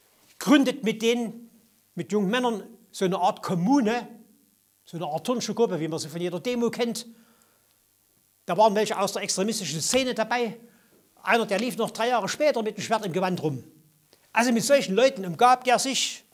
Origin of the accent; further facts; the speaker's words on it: Germany; In der DDR-Zeit, wo ich aufgewachsen bin